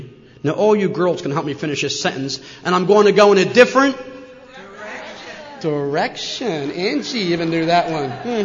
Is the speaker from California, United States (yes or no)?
no; New Jersey, United States; Yeah, because I'm from Jersey. Am I all right?